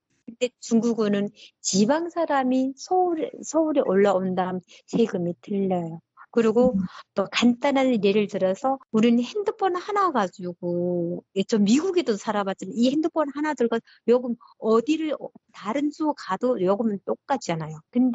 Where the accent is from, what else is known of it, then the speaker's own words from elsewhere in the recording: North Korea; accent: North Korean dialect; now in South Korea; 저 면접하는 과정에 제가 북한 사투리가 나왔나 봐요.